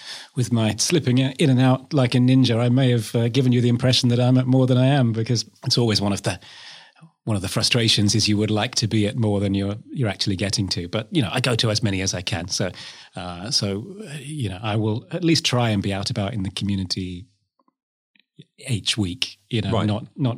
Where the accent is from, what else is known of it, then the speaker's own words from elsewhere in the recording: Poole, South West England, United Kingdom; Born in Poole, yeah. Okay. Yeah, absolutely. So, so I was born in Whatley Close in the near Poole Quay, and this has always been kind of my base, really.